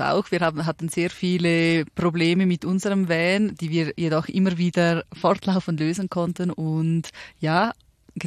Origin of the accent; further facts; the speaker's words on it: Appenzell, Appenzell Innerrhoden, Switzerland; Also wir kommen aus der Schweiz, vielleicht haben es die einen oder anderen sicherlich schon gehört, und zwar genauer aus Appenzell, aus dem schönsten Ort der Schweiz.